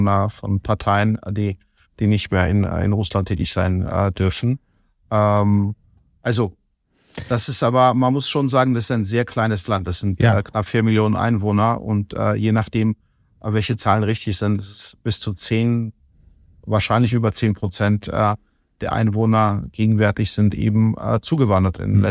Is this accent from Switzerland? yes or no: no; Kutaisi, Imereti, Georgia; Ich komme aus Kutaisi, ich komme aus der zweitgrößten Stadt und es ist eben provinziell, aber auch sehr schön idyllisch. Ich mag es dort sehr.